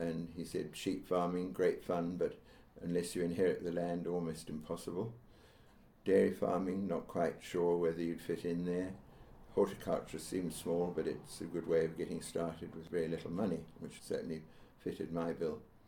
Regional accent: South East England, United Kingdom; moved away as an adult; now in New Zealand; I grew up in Sussex. So then I left England on September the 6th, 1960, to New Zealand

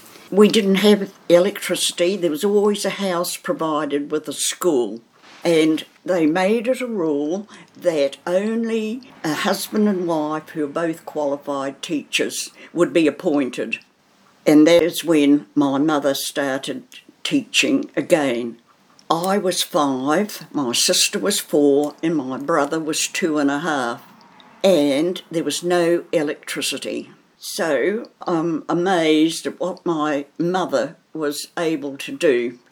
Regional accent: Wairoa, Hawke's Bay, New Zealand; born there; And in 1930, I was born in Wairoa.

